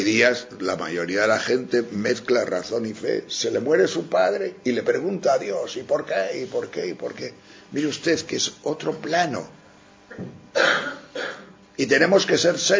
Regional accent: Spain; sobre todo por mi tierra, por las montañas de los picos de Europa

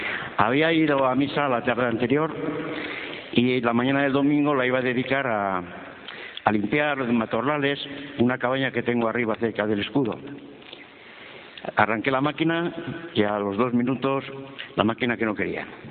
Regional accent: Cantabria, Spain; de Cantabria.

